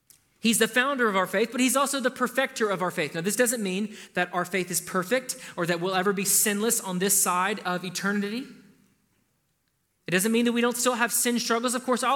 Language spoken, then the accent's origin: English; the South, United States; I'm an American from the South, every part of my DNA is like, I want to defy the government.